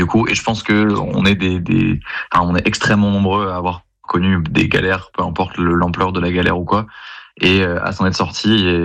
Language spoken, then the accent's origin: French; Pau, Nouvelle-Aquitaine, France; vu que je viens de Pau dans le Sud-Ouest et que mes frères ont grandi à Toulouse